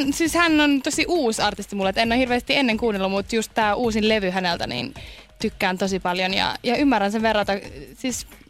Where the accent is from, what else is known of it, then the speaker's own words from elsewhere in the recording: Inkoo, Uusimaa, Finland; Mä oon niinku kotoisin Inkoon metsistä